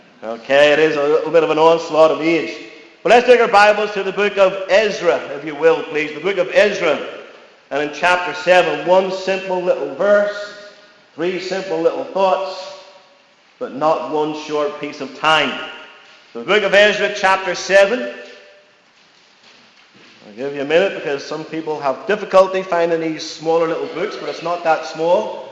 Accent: Belfast, Northern Ireland, United Kingdom; also born or lived in Singapore; now in England, United Kingdom; I was born in Singapore, I was raised in Northern Ireland, in God's own country, in Belfast, and I've been ministering here, not here, but in England

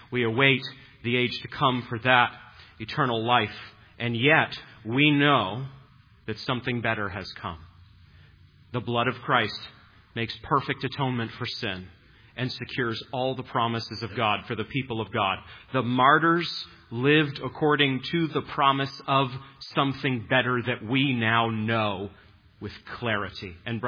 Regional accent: New England, United States; I grew up in New England. The Boston Marathon is like a holiday.

